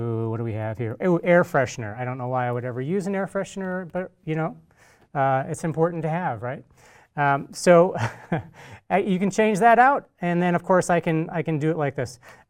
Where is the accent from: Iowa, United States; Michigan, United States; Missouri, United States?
Missouri, United States; St. Louis; All right, we've got one in St. Louis, my hometown.